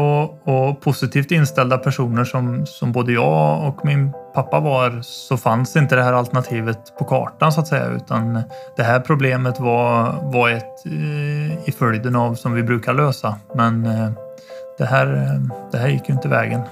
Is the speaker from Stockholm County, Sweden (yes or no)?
no; Skara, Västra Götaland County, Sweden; Jag är ju då 31 år och född och uppväxt i Skara från början.